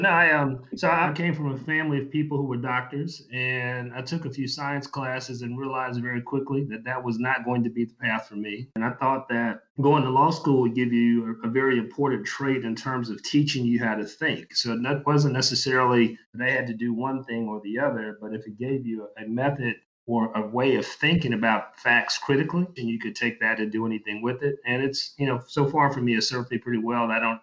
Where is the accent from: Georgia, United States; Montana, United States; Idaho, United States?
Georgia, United States; Atlanta; I'm born and raised in Atlanta. Nothing particularly amazing about my childhood.